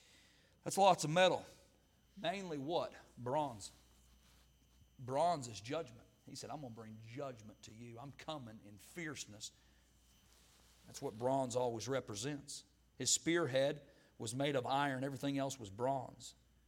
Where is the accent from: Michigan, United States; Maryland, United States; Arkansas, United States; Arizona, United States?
Arkansas, United States; And I grew up in Arkansas. And I can't pronounce words.